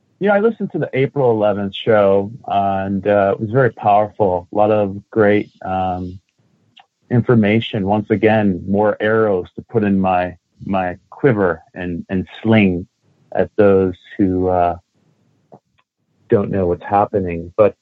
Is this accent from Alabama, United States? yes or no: no; Detroit, Michigan, United States; I contacted my friend that I grew up with in Detroit